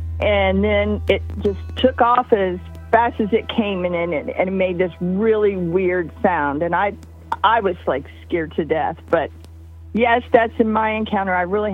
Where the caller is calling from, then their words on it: Wilmington, Ohio, United States; I'm calling from Wilmington, Ohio, and I'm supposed to tell you